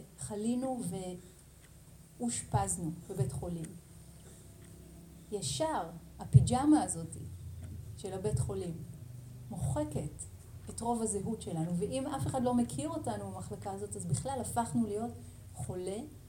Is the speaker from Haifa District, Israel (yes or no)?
yes; Hadera, Haifa District, Israel; חזרתי לעיר שנולדתי בה, זאת הייתה חדרה. בחדרה יש, היה, כשאני גדלתי בה, גן אחד, בית ספר יסודי שניים, תיכון אחד.